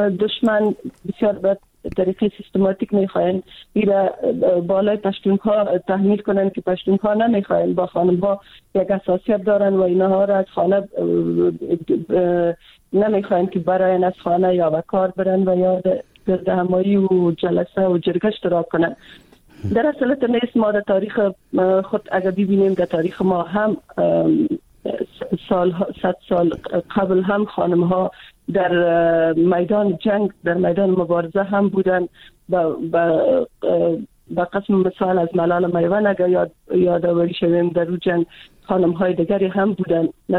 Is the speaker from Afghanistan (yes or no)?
yes; Afghanistan; خودم چون از افغانستان هستم